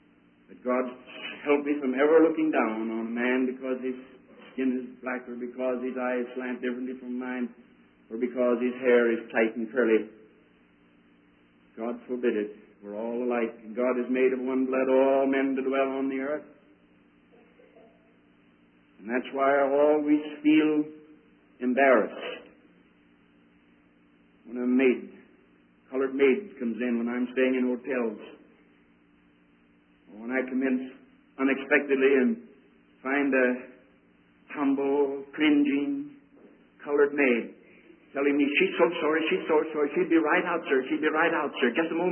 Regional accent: Netherlands; accent: Dutch; English is a second language

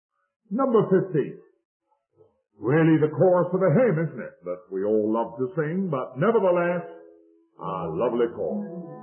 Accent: England, United Kingdom; So may I, as an Englishman, try and tell it.

